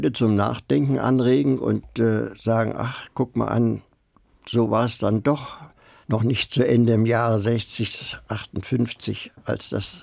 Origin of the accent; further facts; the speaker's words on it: Berlin, Germany; Ich bin Berliner, der Blockadewinter.